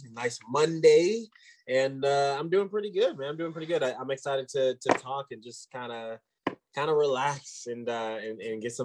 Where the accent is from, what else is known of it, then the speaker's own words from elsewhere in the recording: Louisville, Kentucky, United States; also born or lived in Alaska; When I got to middle school, I moved from Alaska back to Louisville, where I was born actually. And Louisville, Kentucky is just basketball city.